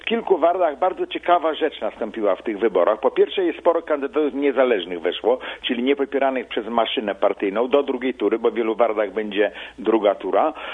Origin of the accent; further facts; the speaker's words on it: Chicago, Illinois, United States; A zwłaszcza łączy nas to, że jesteśmy z Chicago.